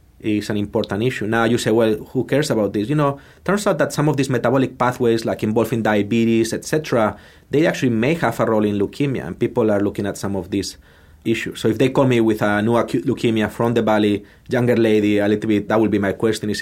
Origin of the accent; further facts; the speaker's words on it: Spain; English is a second language; And now actually, you know, I'm from Spain, so I'm proud of this.